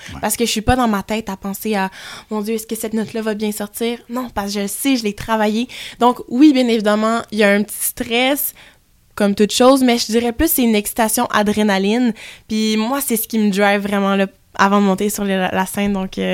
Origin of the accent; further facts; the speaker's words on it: France; Je suis native de France, donc j'ai aussi un public là-bas qui parle français.